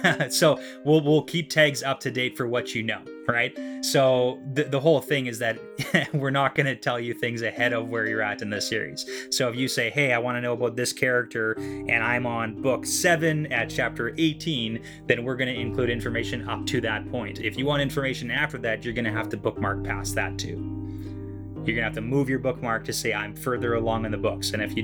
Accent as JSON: {"language": "English", "country": "Canada", "said": "Because I'm from Canada. We don't have those here as far as I'm aware."}